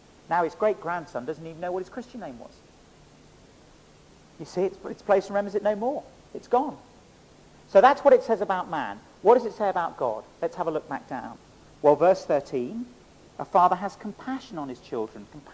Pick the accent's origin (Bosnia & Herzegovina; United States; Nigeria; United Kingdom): United Kingdom; England; I apologize as an Englishman.